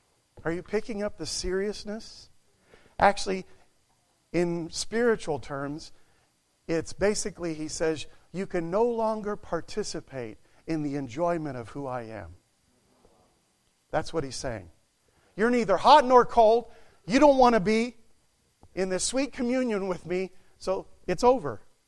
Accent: Indonesia; When I was a kid, we grew up in Indonesia.

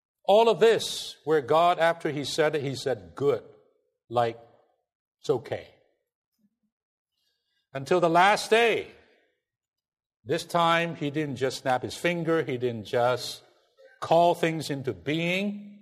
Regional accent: China; You know, I'm from China.

